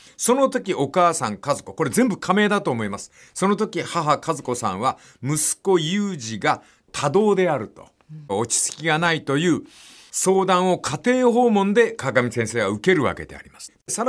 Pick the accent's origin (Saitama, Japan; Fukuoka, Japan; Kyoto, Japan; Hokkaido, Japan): Fukuoka, Japan; born there; これは私福岡生まれですから断固として言います。